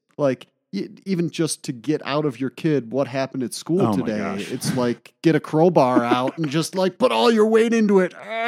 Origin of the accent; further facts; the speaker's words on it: Michigan, United States; And I grew up in Michigan.